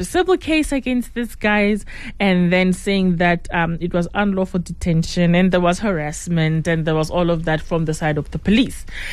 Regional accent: South Africa; as South African citizens, I hope there's a lot of cops listening here, as African citizens, we are permitted to ask what is happening and for you to tell us what's happening.

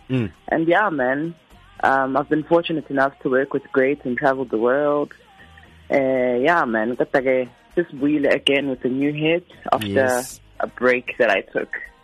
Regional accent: Durban, KwaZulu-Natal, South Africa; I was born in Mlazi, Prince Mshweni Hospital, not far from MUT actually. Grew up in Durban, Natalia Mlazi Gachi.

